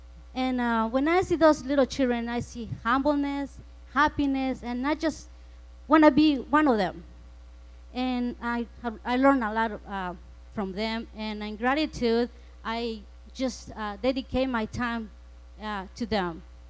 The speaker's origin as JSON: {"language": "English", "country": "Mexico", "said": "I'm from Mexico."}